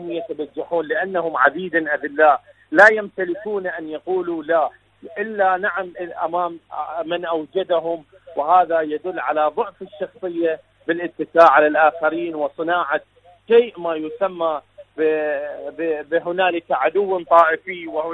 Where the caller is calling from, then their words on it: Iraq; من العراق، شكرا جزيلا لكم